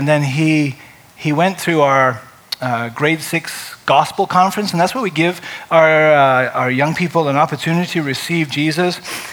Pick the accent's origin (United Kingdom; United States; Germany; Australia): United Kingdom; England; born there; moved away; I was born in England, for those of you who don't know. So I left England in 1974